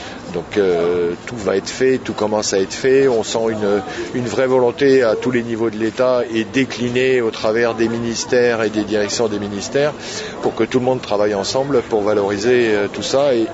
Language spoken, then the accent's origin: French; France; Je suis français, j'ai plaisir à venir ici